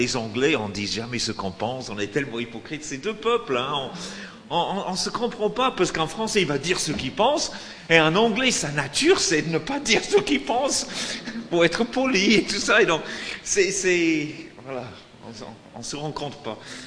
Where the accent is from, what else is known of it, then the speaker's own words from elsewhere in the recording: France; maintenant, moi, je suis français. Et j'aime la France.